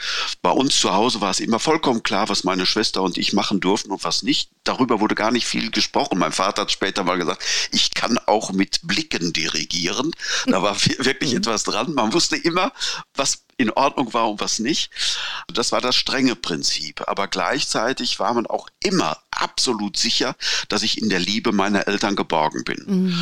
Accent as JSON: {"language": "German", "region": "North Rhine-Westphalia", "country": "Germany", "said": "Ich komme aus dem Sauerland."}